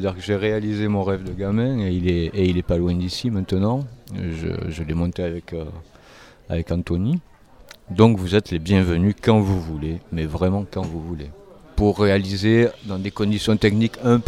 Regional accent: Marseille, Provence-Alpes-Côte d'Azur, France; born there; je suis né à Marseille

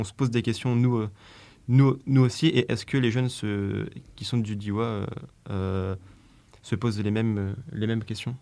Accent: Lille, Hauts-de-France, France; nous on vient de Lille, donc c'est aussi un regard extérieur.

